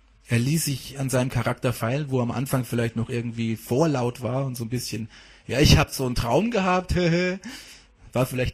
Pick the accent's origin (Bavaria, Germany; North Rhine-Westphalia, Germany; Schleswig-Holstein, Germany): Bavaria, Germany; Hammelburg; gerade in Hammelburg, wo ich aufgewachsen bin